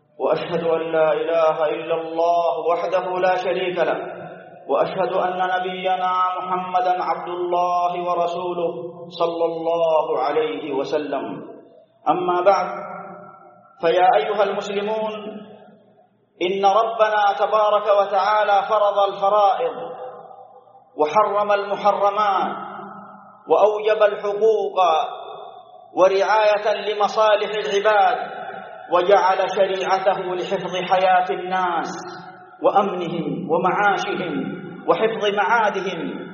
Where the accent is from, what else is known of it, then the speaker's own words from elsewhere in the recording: Saudi Arabia; من هؤلاء الأعداء ضد بلادنا المملكة العربية السعودية